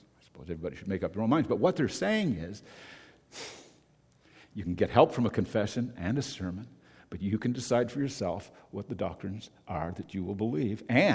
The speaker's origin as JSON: {"language": "English", "town": "Moncton", "region": "New Brunswick", "country": "Canada", "tie": "born there", "said": "Anybody here from New Brunswick? No, I am. I was born in Moncton, New Brunswick."}